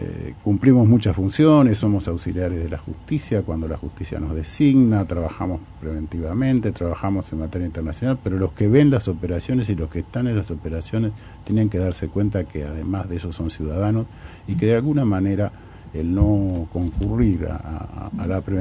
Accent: Uruguay; para Uruguay eso es una distinción, que a ver que un uruguayo sea el revisor de esa primera ronda.

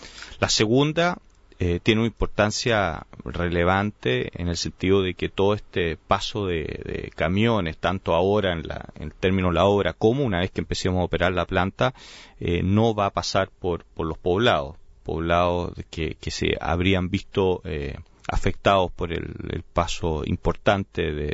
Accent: Chile; los socios suecos, finlandeses o chilenos, o yo mismo como chileno

